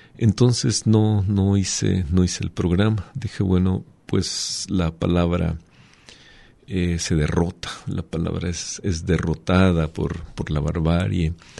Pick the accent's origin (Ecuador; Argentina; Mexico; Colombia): Mexico; todos nosotros en México, en una sociedad como la mexicana, pues estamos metidos en estas coacciones de la fuerza